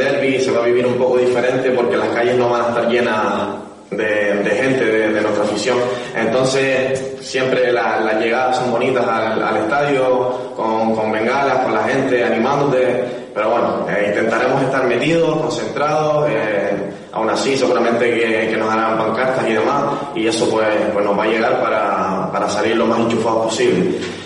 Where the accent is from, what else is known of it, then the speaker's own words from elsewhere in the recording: Canary Islands, Spain; Somos la mayoría del vestuario, somos todos canarios.